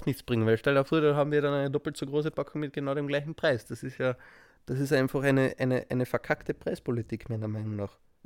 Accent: Austria; bei uns in Österreich

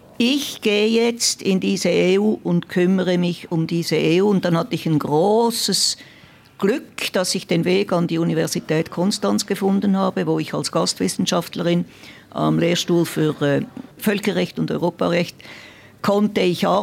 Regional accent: Zurich, Switzerland; moved away as an adult; also born or lived in Bern; ich bin ja Zürcherin, die dann mit 27 Jahren nach Bern ausgewandert ist und Berner Politikerin geworden bin. Ist alles ein bisschen eigenartig, aber so ist es halt. Und jetzt wohne ich ja wieder in Zürich seit 6 Jahren.

